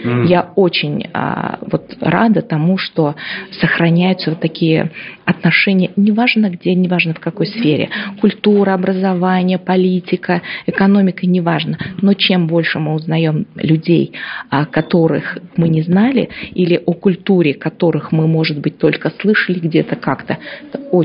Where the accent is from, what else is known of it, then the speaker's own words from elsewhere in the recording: Uzbekistan; Нет, я просто вот из Узбекистана.